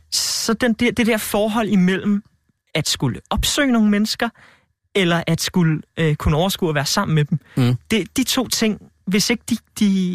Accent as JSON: {"language": "Danish", "town": "Hareskov", "region": "Capital Region of Denmark", "country": "Denmark", "tie": "born or raised there", "also_born_or_lived": "Greenland", "said": "der bor ude i Hareskov, lidt syd for Værløs."}